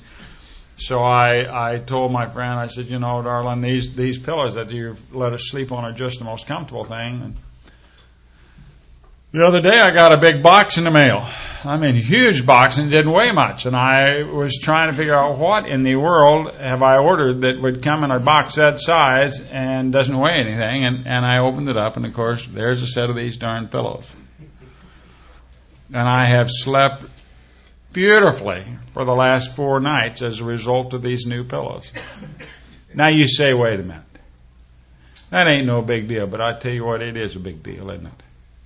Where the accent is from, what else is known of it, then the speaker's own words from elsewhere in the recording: Kansas, United States; New York, let's face it, for a kid who was born and raised in Kansas, New York is fairly sophisticated.